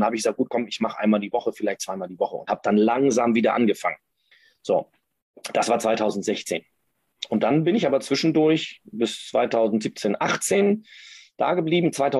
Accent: Kiel, Schleswig-Holstein, Germany; Also ich komme ja aus Kiel.

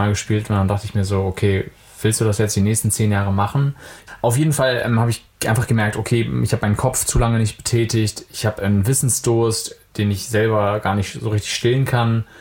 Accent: Hamburg, Germany; ich komme ja aus Hamburg eigentlich

